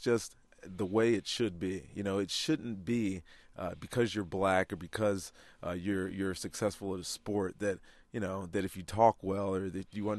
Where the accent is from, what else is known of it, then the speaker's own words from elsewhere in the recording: Roanoke, Virginia, United States; I remember when we were growing up in Roanoke